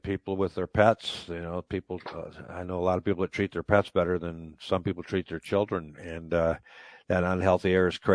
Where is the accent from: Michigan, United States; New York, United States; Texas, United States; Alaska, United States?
Michigan, United States; Mount Pleasant; Shepherd, Michigan, which is just south of where I grew up in Mount Pleasant, has had an annual maple syrup festival.